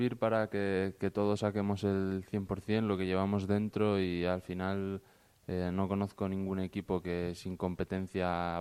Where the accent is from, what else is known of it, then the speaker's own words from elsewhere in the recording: Asturias, Spain; ya como último recurso pues era irme al equipo de mi tierra. Al Sporting no podía ir, me fui al Oviedo y ahí apostaron por mí